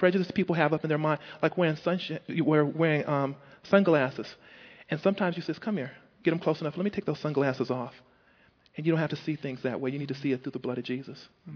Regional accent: Detroit, Michigan, United States; And I've never experienced that before. I'm from Detroit.

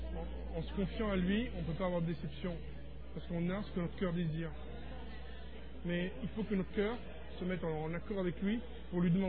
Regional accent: France; Non, je viens de France, mais ça fait plusieurs années maintenant.

